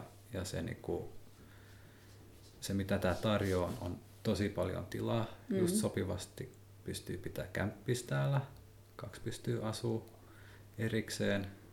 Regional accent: Karjaa, Uusimaa, Finland; now in Fiskars, Finland; Mut mulle se oli paluu vähän kotiin. Itse olen kotoisin Karjaalta ja olen käynyt lapsena täällä tosi paljon kuitenkin ja halusin takaisin Suomeen. Eli Fiskarsissa olen asunut monta eri paikoissa.

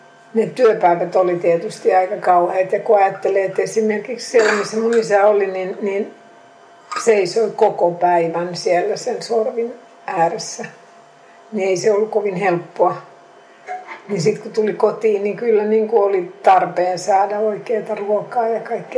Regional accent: Fiskars, Uusimaa, Finland; accent: Fiskars dialect; mä puhuin joko Fiskarsin murretta tai sitten koulusuomea, siis semmoista kirjakieltä.

